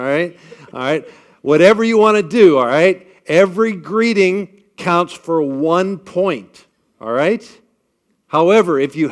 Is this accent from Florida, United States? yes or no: no; Columbus, Ohio, United States; As Andrew gave you a little bit of a bio about me, I'm from Columbus, Ohio.